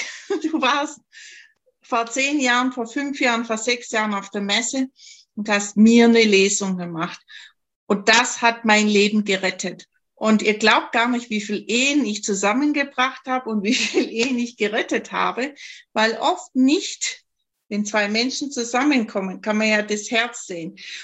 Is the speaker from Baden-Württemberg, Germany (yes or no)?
yes; Baden-Württemberg, Germany; accent: Swabian; Ich komme ja aus Schwaben, man hört es vielleicht im Dialekt.